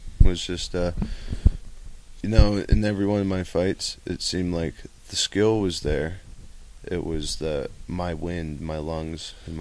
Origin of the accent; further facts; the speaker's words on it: Maine, United States; Even Gleason's doesn't charge me a gym fee because I come from Maine.